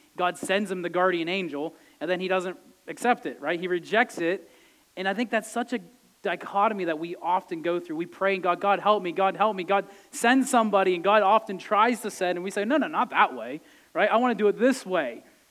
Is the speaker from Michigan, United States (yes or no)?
no; Titusville, Pennsylvania, United States; I grew up in Titusville, Pennsylvania, where they discovered oil, and that's the only thing we got going for the whole town. But very small country town